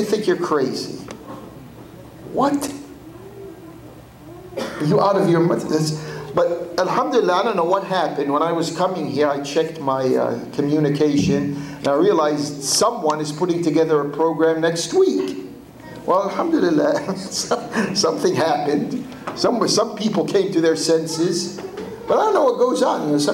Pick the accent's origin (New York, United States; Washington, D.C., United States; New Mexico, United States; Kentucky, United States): Washington, D.C., United States; Washington; I come from the Washington, D.C. area.